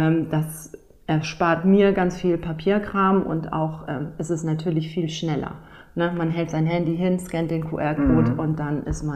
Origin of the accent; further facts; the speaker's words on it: Offenbüttel, Schleswig-Holstein, Germany; ich komme aus Offenbüttel, also Dithmarschen.